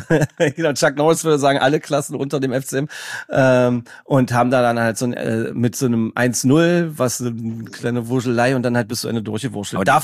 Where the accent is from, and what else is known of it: Magdeburg, Saxony-Anhalt, Germany